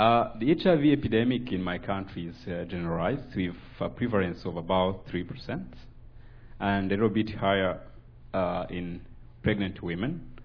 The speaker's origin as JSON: {"language": "English", "country": "Rwanda", "said": "I come from the Republic of Rwanda. This is the Central Africa."}